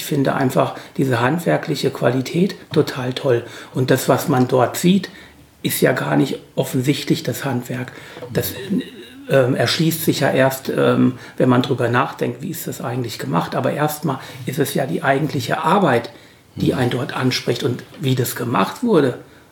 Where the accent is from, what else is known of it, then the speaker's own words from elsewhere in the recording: Hesse, Germany; ich bin ja eben aus Hesse